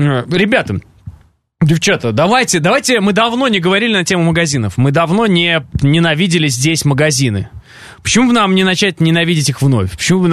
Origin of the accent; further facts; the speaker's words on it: Ural, Russia; я же на реке вырос. Я вырос на Урале.